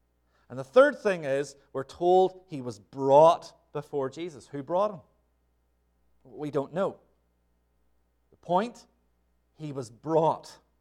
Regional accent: Northern Ireland, United Kingdom; I grew up in Northern Ireland.

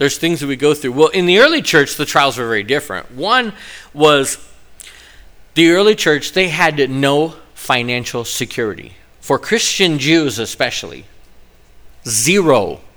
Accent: California, United States; I grew up on highways in California. We drive crazy.

